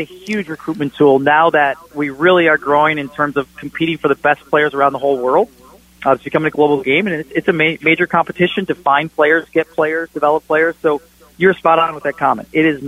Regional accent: Minneapolis, Minnesota, United States; this amazing club where I grew up in the Twin Cities

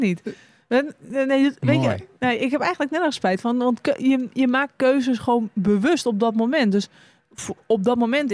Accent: North Holland, Netherlands; Maar ja, ik ben een Zaankanter ook.

